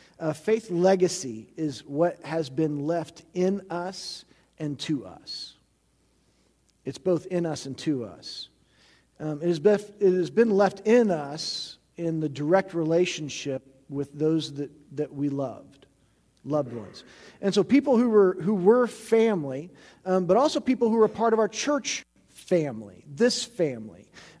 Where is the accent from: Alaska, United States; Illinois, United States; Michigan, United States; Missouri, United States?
Missouri, United States; I grew up in Missouri, and so I wasn't around any of my extended family much. Texas, Oklahoma, that's where they all were.